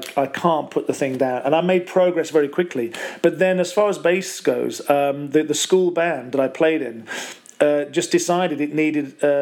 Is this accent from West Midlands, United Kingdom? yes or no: yes; Wolverhampton, West Midlands, United Kingdom; because I'm originally from the West Midlands. I'm from Wolverhampton.